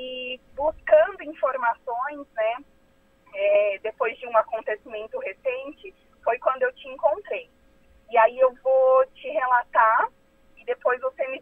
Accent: Arujá, São Paulo, Brazil; Eu sou de Arujá.

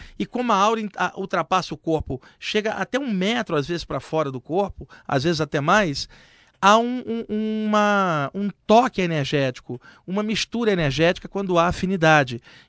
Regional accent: Rio de Janeiro, Brazil; moved away as an adult; now in São Paulo, Brazil; eu sou do Rio de Janeiro. Eu moro em São Paulo desde 89, né? Eu vivi no Rio de Janeiro até os 28 anos, quando eu mudei para cá. Então, estou morando aqui há 15 anos, hoje eu tenho 43.

